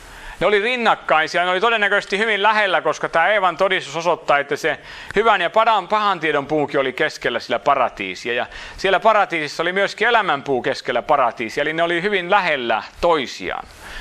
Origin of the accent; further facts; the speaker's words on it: Häme, Finland; Sitten mä oon Hämeestä vielä, niin te ymmärrätte, että se kestää aikaa, että pääsee uudessa ympäristössä aina niin kuin itse asiaan käsiksi.